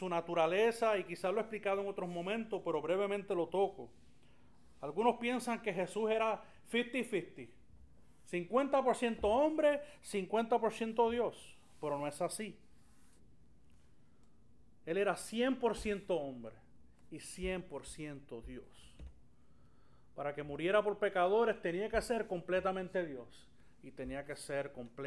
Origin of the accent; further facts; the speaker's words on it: Florida, Puerto Rico; yo soy de Florida. Ah, sí, del estado de Florida, yo he estado ahí. Yo, brother, del pueblo de Florida, de Puerto Rico, no el estado de Florida. Porque Florida es un pueblo insignificante, un pueblo pequeñito